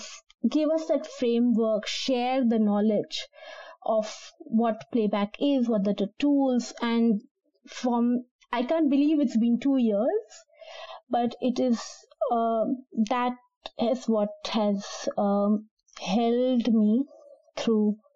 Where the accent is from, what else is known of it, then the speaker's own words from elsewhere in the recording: Gujarat, India; I come from Gujarat, which is where our great prime minister actually comes from.